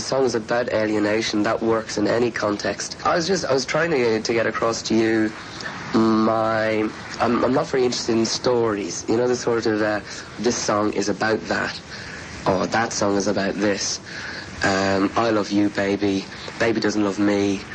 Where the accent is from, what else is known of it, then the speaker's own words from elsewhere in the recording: Dublin, Leinster, Ireland; because I grew up in Dublin. I grew up in a sort of suburban type of community